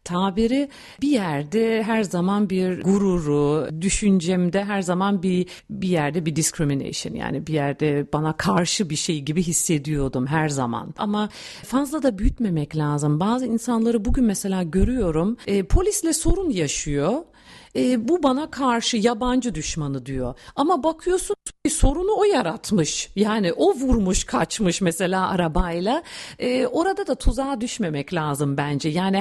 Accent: Hamburg, Germany; Türk kökenli bir Alman olarak tabii ki oluyorum. Çünkü Hamburg'da doğmuşum, büyümüşüm. Tabii yani buranın bir insanıyım

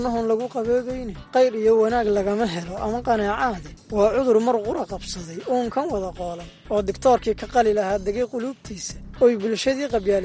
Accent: Gidheys, Galguduud, Somalia; Aniga waxaan ku dhashay tuulo la yiraahdo Gidheys oo u dhow deegaanka amase aan iraahday degmada Cadaado. Halkaas waan ku soo qaatay dugsiga hoose dhexe sare, dugsiga hoose dhexe aan ku soo qaatay Gidheys, sidoo kale dugsiga sare waxaan uga soo baxay degmada Cadaado.

